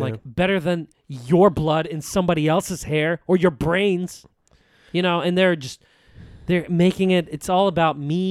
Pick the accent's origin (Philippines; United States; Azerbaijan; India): Azerbaijan; Baku; You know, my hometown's Baku, and they had a massacre there.